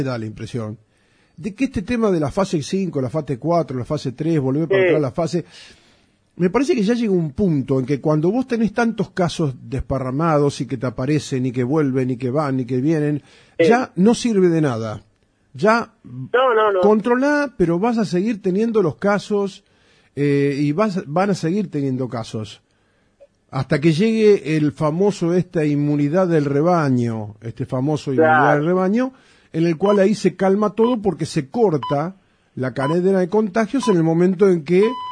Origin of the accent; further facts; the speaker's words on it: Argentina; porque somos contradictorios los argentinos